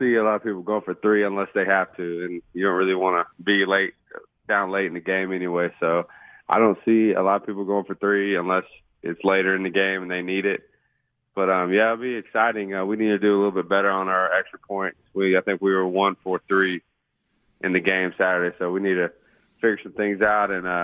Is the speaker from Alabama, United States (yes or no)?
yes; Gulf Shores, Alabama, United States; Pensacola when people ask me out here, so they kind of figure out where I'm from, so. What part? But I grew up in Gulf Shores, Alabama.